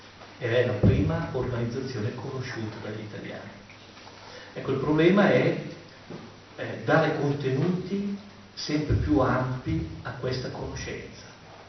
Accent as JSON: {"language": "Italian", "town": "Agnadello", "region": "Lombardy", "country": "Italy", "said": "io sono originario di Agnadello, che è qui vicino"}